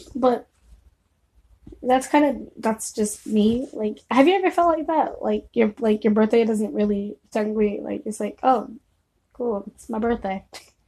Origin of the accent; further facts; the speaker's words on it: California, United States; also born or lived in Texas / Washington; so I was born in California, moved to Texas for 4 years, went to Washington for 3 years, Washington State, then, moved back to California, now I'm going back to Texas, and I'm gonna stay there.